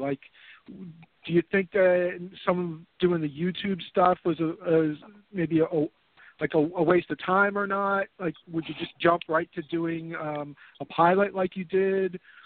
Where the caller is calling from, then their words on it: Philadelphia, Pennsylvania, United States; calling from Philadelphia.